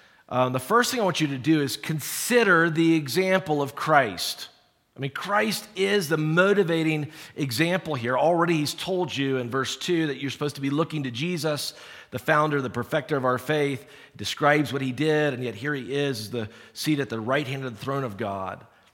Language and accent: English; South Carolina, United States; For me, growing up in South Carolina, and I think wilderness, I think trees, I think wilderness.